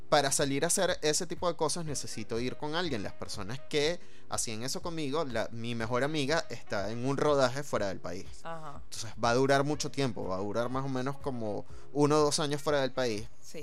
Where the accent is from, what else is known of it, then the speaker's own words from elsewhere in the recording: Venezuela; Entonces somos andinos, somos amazónicos, pero resulta que también nosotros estamos bañados por el Océano Atlántico, estamos bañados por el Mar Caribe.